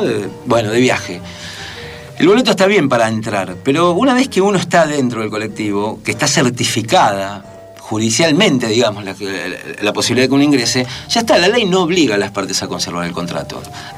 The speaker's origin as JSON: {"language": "Spanish", "region": "Buenos Aires", "country": "Argentina", "tie": "born or raised there", "said": "En el barrio donde yo me crié, en Boedo"}